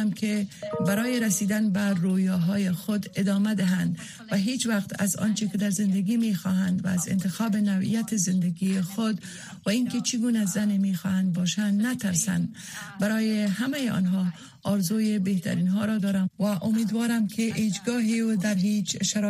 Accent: Afghanistan; moved away; خاطرات شکننده من پس از آنکه افغانستان را در 1996 ترک کردم

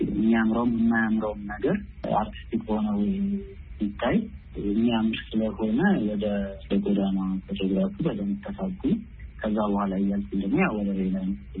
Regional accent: Addis Ababa, Ethiopia; ወልጄ ያደኩት ታፈንት አካባቢ ነው አዲስ አበባ

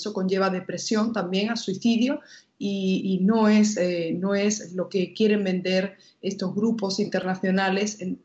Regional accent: Spain; also born or lived in United States; yo soy española y estadounidense

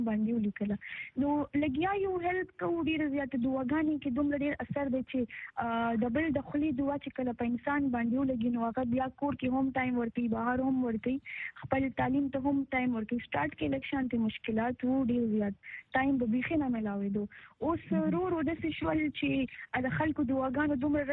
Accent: Peshawar, Khyber Pakhtunkhwa, Pakistan; زه بیسیکلی هم د پېښور یم، د پېښور سره تعلق لرم او د عبدالری کلی یم.

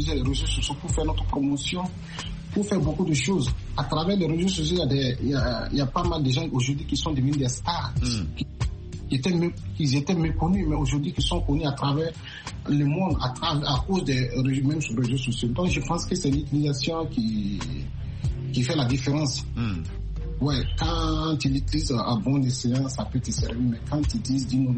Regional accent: Burkina Faso; now in United States; Et juste quand j'ai quitté Abidjan, quand c'est arrivé au pays, au Burkina, paf, les pandémies, ça a commencé, ils ont commencé à fermer les frontières. Donc, facilement, j'ai passé plus de 6 mois à Ouagadougou, là-bas.

